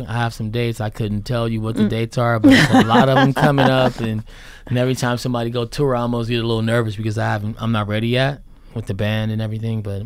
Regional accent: Oakland, California, United States; you know, growing up in Oakland, looking at old Tudor houses and driving through Berkeley, looking at all these old homes.

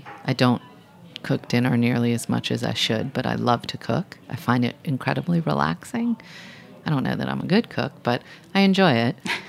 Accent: Charlotte, North Carolina, United States; moved away as an adult; now in New York, United States; In Charlotte. My parents are from Brooklyn, but I lived in North Carolina from the time I was 4 until 21. I graduated college, sold my car, and moved to New York with $500 in my pocket.

